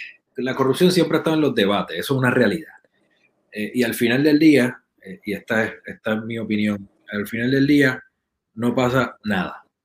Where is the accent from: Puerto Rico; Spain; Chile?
Puerto Rico; Cabo Rojo; Y soy natural de Cabo Rojo, así que represento el área oeste